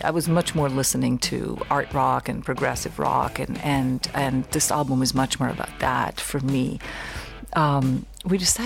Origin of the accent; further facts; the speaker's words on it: Israel; I come from Israel. There's a lot going on in that part of the world